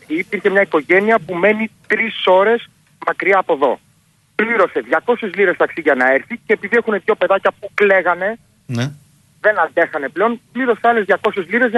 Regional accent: Manchester, North West England, United Kingdom; Εγώ προσωπικά είμαι από το Manchester, που είναι στη Βόρεια Αγγλία, οπότε δεν μπορώ να γυρίσω πίσω.

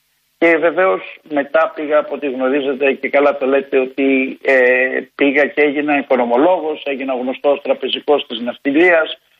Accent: Volos, Thessaly, Greece; also born or lived in Athens; γεννήθηκα στο Βόλο, μεγάλωσα στο Βόλο, γεννήθηκα στην Αθήνα, μεγάλωσα στο Βόλο από μια αιτριακή οικογένεια.

